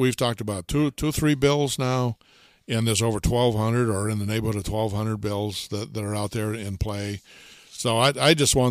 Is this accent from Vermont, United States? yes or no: yes; Thetford, Vermont, United States; I think, at least two cases of canine distemper in Thetford right here in my hometown.